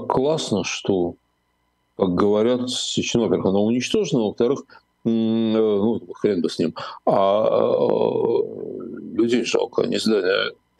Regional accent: Moscow, Russia; я москвич, да, я ситуацию вокруг Крокус-Сити и на МКАДе прекрасно понимаю.

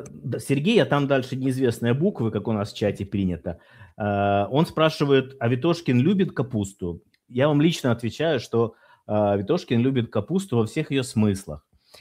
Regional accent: Kyiv, Ukraine; Я тоже не Венедиктов, но я киевлянин, как и ты.

